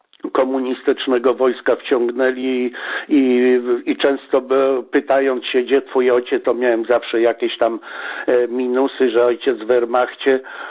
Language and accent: Polish; Pomeranian Voivodeship, Poland; now in Germany; przyjechali tak jak my z Kaszub